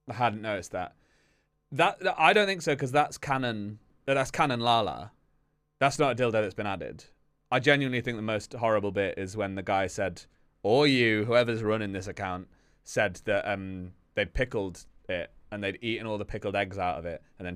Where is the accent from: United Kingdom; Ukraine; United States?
United Kingdom; Camborne, South West England; accent: Camborne; Oh, we're from Camborne.